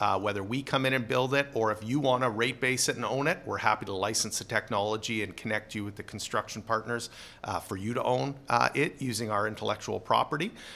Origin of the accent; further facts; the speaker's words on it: Ontario, Canada; Then I was also thinking of my hometown up near Kenora, but there's trees absolutely everywhere there.